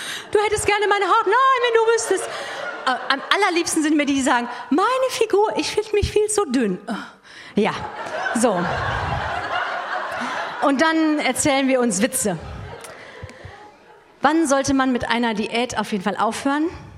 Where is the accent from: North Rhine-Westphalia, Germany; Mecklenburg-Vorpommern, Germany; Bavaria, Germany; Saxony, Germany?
North Rhine-Westphalia, Germany; Essen; Ich komme ja auch aus Essen, ne?